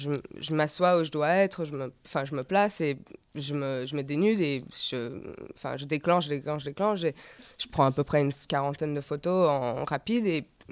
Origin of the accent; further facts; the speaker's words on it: New York, United States; Parce que je viens de New York, donc à New York, rien n'est très réel, quoi.